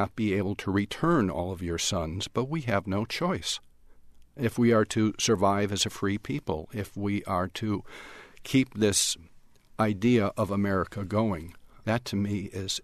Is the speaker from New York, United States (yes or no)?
no; Milwaukee, Wisconsin, United States; We lived in a completely segregated country, and I grew up in Milwaukee. There was perhaps one black student in my class. Milwaukee was a very segregated city in the North.